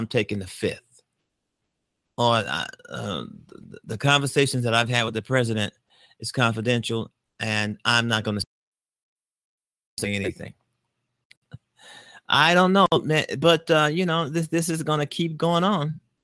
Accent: United States; because I'm an American, I'm a voter, and, you know, I pay my taxes.

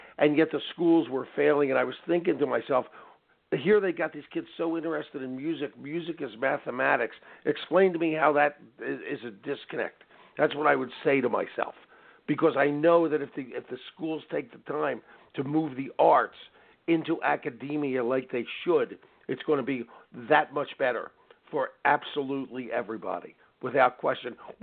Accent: Philadelphia, Pennsylvania, United States; a gentleman in Philadelphia, my hometown by coincidence

